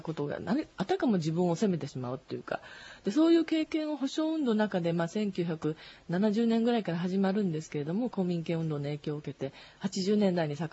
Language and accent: Japanese; Kobe, Hyogo, Japan; moved away as an adult; 私もともと神戸市 の、 生まれ育ちで18までずっと神戸にいたんですね。です、今も両親が健在で兵庫区に住んでます。